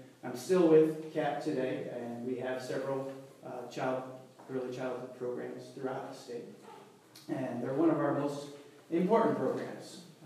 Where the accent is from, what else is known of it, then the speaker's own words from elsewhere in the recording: New York, United States; now in Kentucky, United States; Almost 20 years ago, I came to Kentucky from New York to work with Christian Appalachian Project.